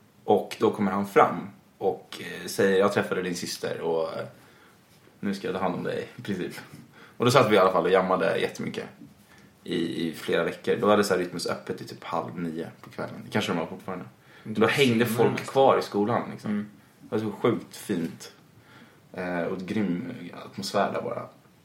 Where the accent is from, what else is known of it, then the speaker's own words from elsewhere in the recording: Stockholm, Stockholm County, Sweden; Nej, alltså, jag föddes på Söder. Och var, flyttade dit när jag var 6.